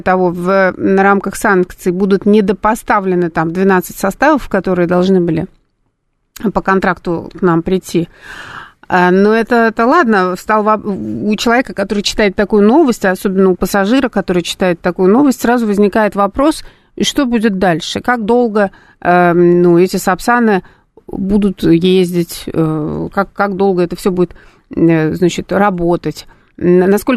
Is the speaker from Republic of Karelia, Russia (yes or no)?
no; Saint Petersburg, Russia; я из Петербурга